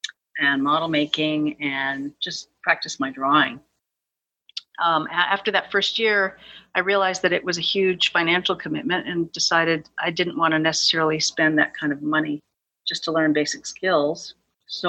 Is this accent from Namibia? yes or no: no; California, United States; I grew up in California.